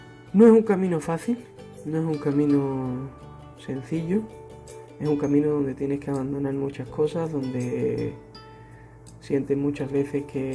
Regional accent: Medina Sidonia, Andalusia, Spain; now in Salamanca, Spain; tengo 18 años y soy de Medina Sidonia, de Cádiz, y bueno, también me siento parte del puerto, ¿no? Soy de JMV casi desde que nací

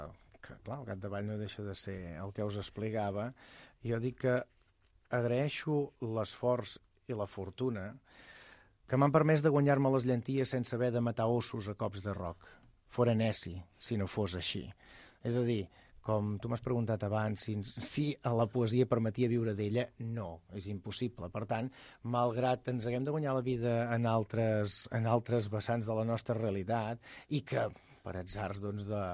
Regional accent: Berga, Catalonia, Spain; a Berga, d'on soc jo

